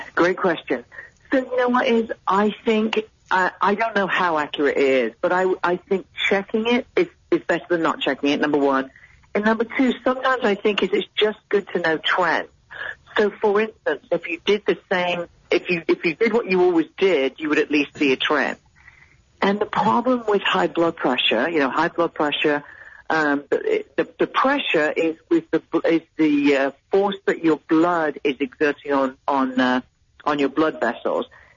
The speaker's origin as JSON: {"language": "English", "region": "Texas", "country": "United States", "said": "32 years. That's pretty good. I'm fairly impressed. 32 years as a Texan."}